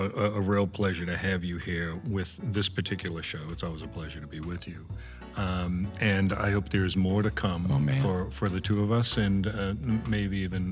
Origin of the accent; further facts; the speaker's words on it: Ireland; you know, as a human being or even more as an Irish Catholic, in fact, you know, even when you expect the best, you expect the worst.